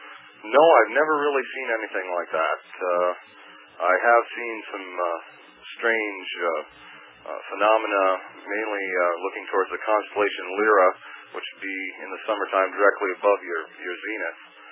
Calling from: New York, United States; Yes, I'm calling from New York.

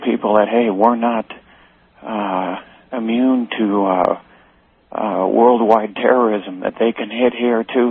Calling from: Washington, United States; I'm calling from Washington State.

